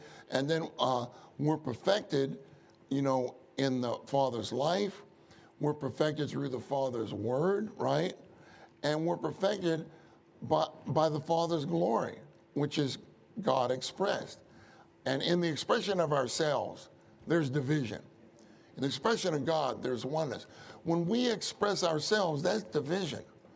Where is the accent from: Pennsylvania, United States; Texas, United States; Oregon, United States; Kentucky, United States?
Pennsylvania, United States; Pittsburgh; You know, I grew up in Pittsburgh where David went to school, you know.